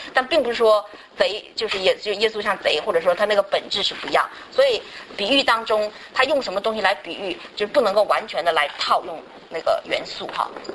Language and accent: Chinese; Northeast China, China; accent: Northeastern; 我们中国人我们东北话叫手不紧